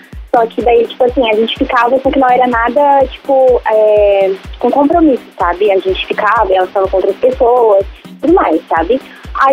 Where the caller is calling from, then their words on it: Joinville, Santa Catarina, Brazil; Aqui, Joinville.